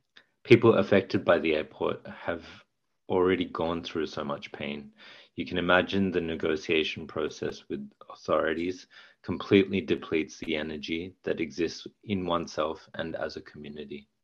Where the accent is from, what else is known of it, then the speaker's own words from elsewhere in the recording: Australia; It could be being born and growing up in Australia